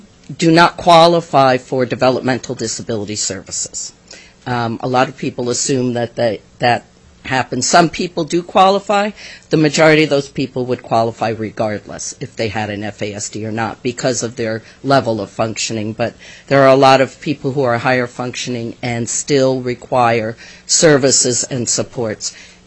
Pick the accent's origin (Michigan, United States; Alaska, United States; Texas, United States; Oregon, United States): Alaska, United States; Kiana; I am from Kiana.